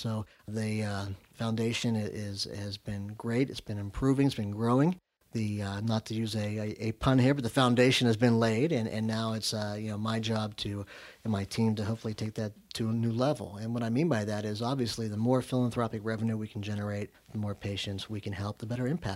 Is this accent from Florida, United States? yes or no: no; Pittsburgh, Pennsylvania, United States; also born or lived in Evansville, Indiana; now in Crown Point, United States; So being from Pittsburgh, but I've been a Hoosier transplant since 2000, okay. Moved to Evansville, Indiana in 2000, and have been in Indiana ever since.